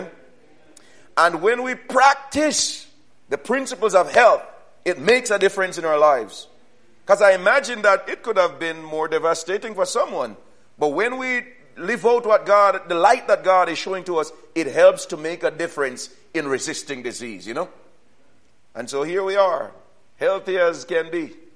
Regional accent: Jamaica; I mean, I grew up in Jamaica where mosquitoes have been biting me since I was born.

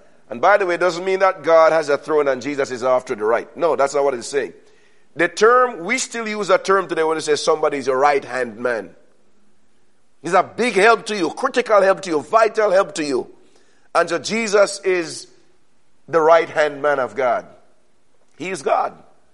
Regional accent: Jamaica; And I'm from Jamaica. And so when I get angry, I naturally speak Jamaican. English is not good enough to carry it.

